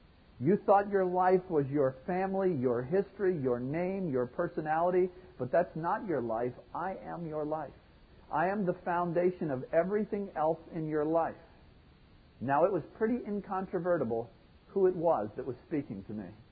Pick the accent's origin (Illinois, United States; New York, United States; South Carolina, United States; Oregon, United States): South Carolina, United States; Charleston; You have to understand that we're from Charleston, South Carolina.